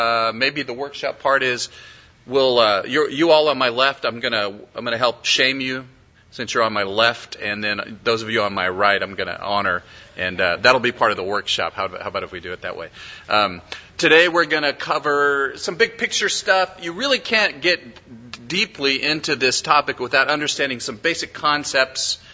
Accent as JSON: {"language": "English", "country": "United States", "said": "And what I began to see is that there was this entire big thing that I, as an American, culturally sensitive, missiologically educated, prayerful, had missed"}